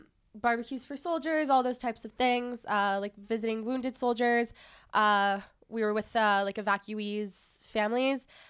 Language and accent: English; Canada; I'm from Canada, but I'm Israeli. I grew up Israeli and I'm in university.